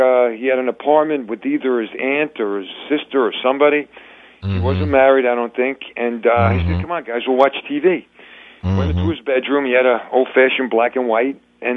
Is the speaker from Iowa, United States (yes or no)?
no; Bronx, New York, United States; You know, I grew up in the Bronx, so I actually forget.